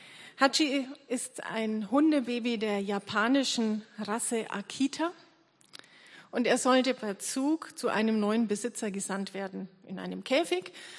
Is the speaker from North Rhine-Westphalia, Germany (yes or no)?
no; Neidhardswinden, Bavaria, Germany; Ich bin 45 Jahre alt und ich komme aus Mittelfranken in der Nähe von Nürnberg bei Erlangen, aus einem kleinen Dorf mit 200 Einwohnern. Neidhartswinden heißt es, mitten in der Bamba.